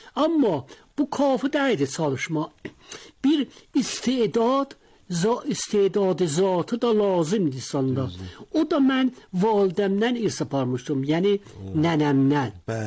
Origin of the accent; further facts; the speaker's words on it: Tabriz, East Azerbaijan, Iran; Mənə 81 yaşım vardı. Təbrizdə, deyə bilirəm, mərkəz Təbrizdə anadan olmuşam, Rastatüsə məhəlləsində. Vəli bir məhəllə var, benamə Küzərxana, Kuyu Kuzərxana, orada böyümüşəm.